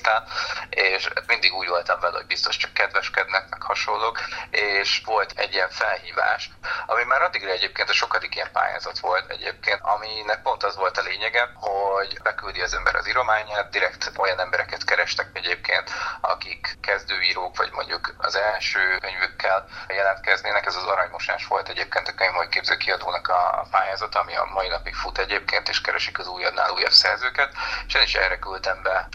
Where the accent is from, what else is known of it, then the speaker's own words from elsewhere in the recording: Kiskunfélegyháza, Csongrád-Csanád, Hungary; now in Szeged, Hungary; amikor így ingáztam Kiskunfélegyháza meg Szeged között, Kiskunfélegyházi vagyok egyébként, és onnan költöztem Szegedre.